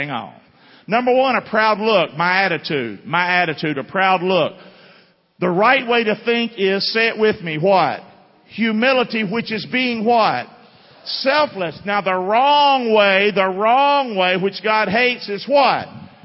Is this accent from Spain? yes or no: no; Rockingham, United States; I'm from Rockingham. I grew up as a country boy. I was a hellraiser.